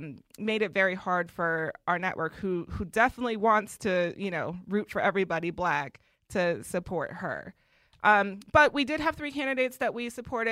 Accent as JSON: {"language": "English", "region": "Wisconsin", "country": "United States", "tie": "born or raised there", "said": "but I grew up in Wisconsin, and if you didn't travel to Milwaukee, right, there was a good chance"}